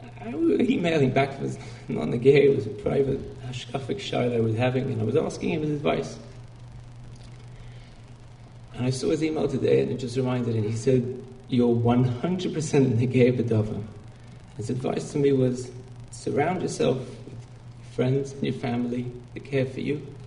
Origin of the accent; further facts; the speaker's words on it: London, United Kingdom; I came from London